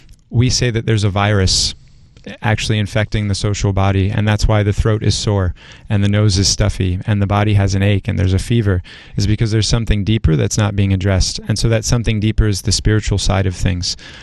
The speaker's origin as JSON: {"language": "English", "region": "North Carolina", "country": "United States", "tie": "born or raised there", "lives_now": "Detroit, United States", "said": "I kind of ran away from home. I grew up in North Carolina."}